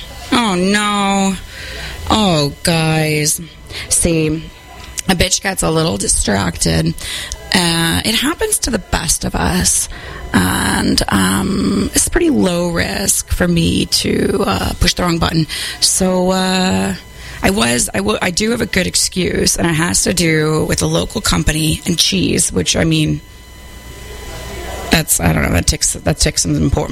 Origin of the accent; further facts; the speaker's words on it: Minnesota, United States; I'm from Minnesota, and like cheese curds were a really big thing up there.